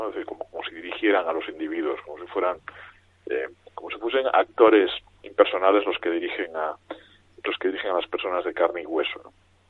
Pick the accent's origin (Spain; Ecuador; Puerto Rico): Spain; Barcelona, Catalonia; yo no me defino como catalán, yo siempre me he definido como barcelonés